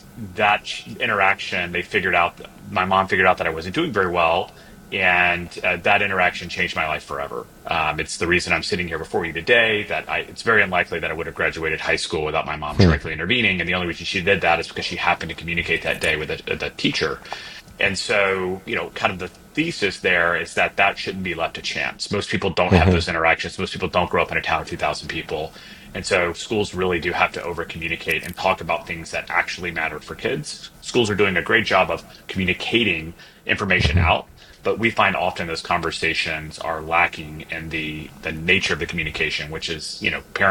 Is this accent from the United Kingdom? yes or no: no; Mississippi, United States; I eventually came to work for my Department of Education in my home state of Mississippi